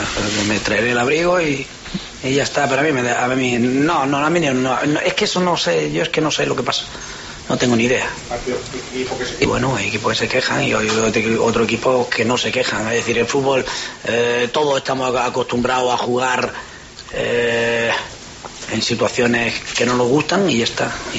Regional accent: Andalusia, Spain; Yo soy de Andalucía y tenemos futbolistas andaluces

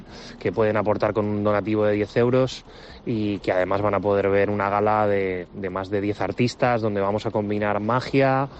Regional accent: Valencian Community, Spain; now in Mallorca, Spain; en mi tierra, en Valencia, pues ha habido un desastre

